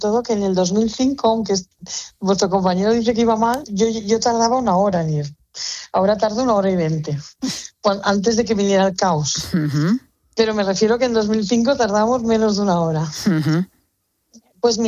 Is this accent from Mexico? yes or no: no; Tarragona, Catalonia, Spain; Yo soy de Tarragona.